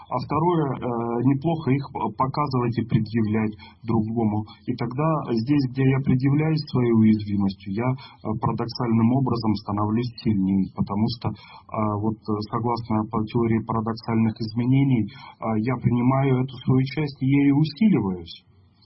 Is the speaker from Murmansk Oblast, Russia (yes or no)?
yes; Murmansk, Murmansk Oblast, Russia; Я из Мурманска, там флот есть, такой большой атомный северный флот.